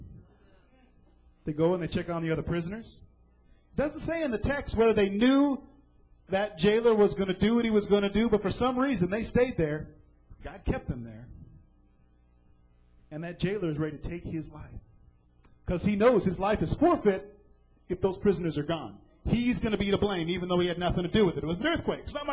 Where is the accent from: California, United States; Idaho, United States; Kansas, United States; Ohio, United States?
California, United States; Now, I'm from California.